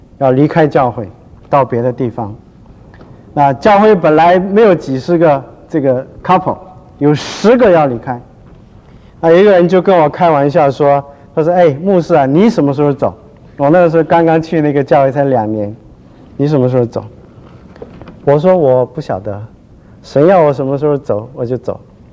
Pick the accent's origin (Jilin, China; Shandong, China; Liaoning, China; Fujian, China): Shandong, China; accent: Shandong; 我是山东人，所以有的山东音出来。